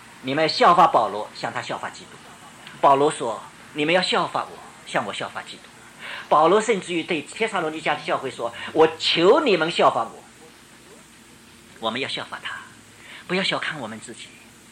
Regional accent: Shanghai, China; 我们上海人的肩比较嫩的，没有挑惯了

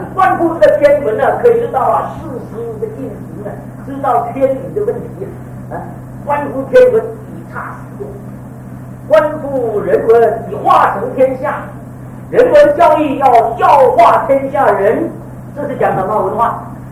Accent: Malaysia; also born or lived in Taiwan / United States; 我在马来西亚出生，我从马来西亚来，在台湾受过大学教育，在美国受神学教育

